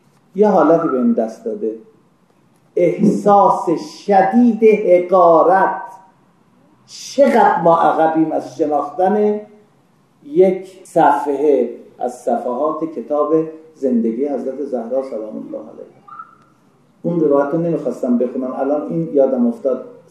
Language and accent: Persian; Iran; گفتم من ایرانی هستم